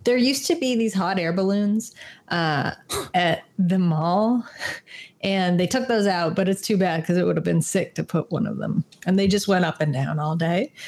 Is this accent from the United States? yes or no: no; Scarborough, Ontario, Canada; I'm from Scarborough, so I'm, you know, the suburbs of Toronto.